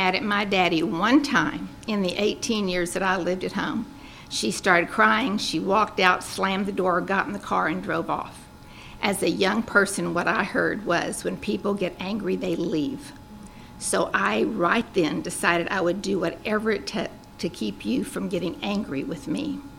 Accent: San Antonio, Texas, United States; also born or lived in Midland; I was born in Midland, and shortly after I was born, we moved to San Antonio, and that's where I grew up.

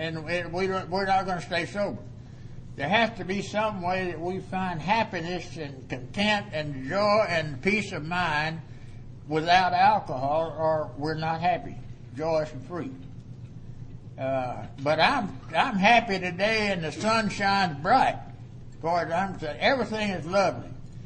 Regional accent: Funston, Texas, United States; But I was raised in Funston. That's 6 miles east of Anson. It's right close to Hawley and Nugent and several little large cities like that. And I was raised on a farm, and there was seven in our family.

